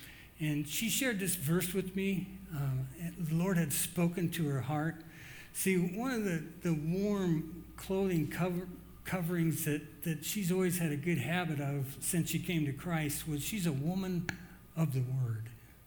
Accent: Midwest, United States; I grew up in the Midwest and it's cold. It can be really cold.

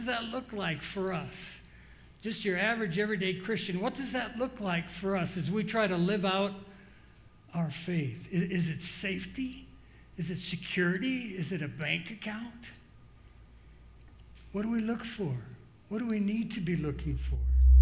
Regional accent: Midwest, United States; I grew up in the Midwest and it's cold. It can be really cold.

